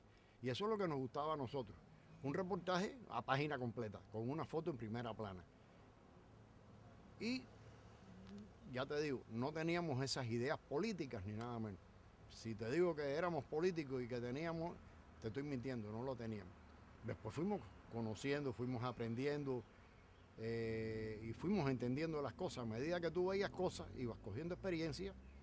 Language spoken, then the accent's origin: Spanish; Havana, Cuba; Yo era un típicamente ciudadano de la ciudad de La Habana, nací en La Habana Vieja. Nunca había salido fuera de La Habana.